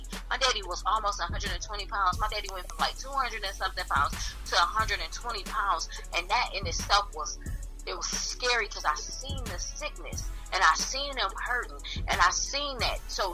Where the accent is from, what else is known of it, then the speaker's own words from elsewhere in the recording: Pontiac, Michigan, United States; I'll even come to Detroit. I'm from Pontiac. I don't mind coming to Detroit.